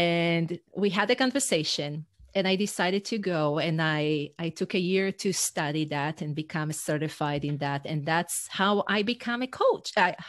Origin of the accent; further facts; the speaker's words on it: Israel; first language Hebrew; English is a second language; So I wrote in Hebrew, my first language, not even in English.